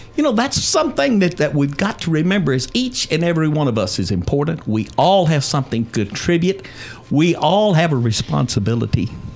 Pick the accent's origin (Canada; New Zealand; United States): United States; San Angelo, Texas; Now, I was born and raised in Northside.